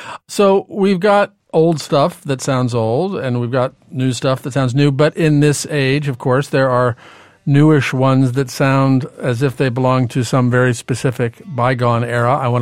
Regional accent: Nebraska, United States; this one is by a band called … from my home state of Nebraska, which they performed in 2006.

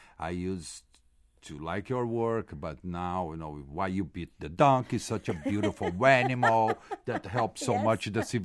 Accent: Brazil; English is a second language; now in New York City, United States; I come from Brazil where I have the rainforest, the wind, the water, the river. But now I live in New York City.

